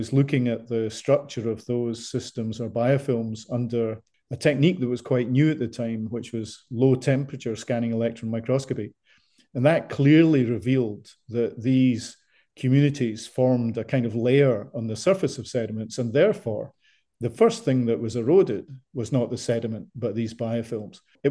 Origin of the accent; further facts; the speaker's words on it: Scotland, United Kingdom; And then a job in Scotland, and I am Scottish, came up.